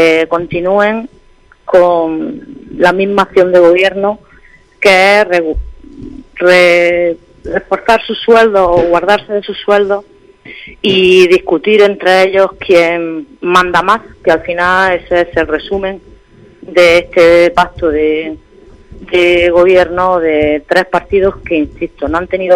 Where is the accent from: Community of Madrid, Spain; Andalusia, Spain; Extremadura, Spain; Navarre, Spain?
Andalusia, Spain; Garrucha; Pues me da mucha pena por mi pueblo, me da mucha pena por Garrucha, me da mucha pena por los vecinos de Garrucha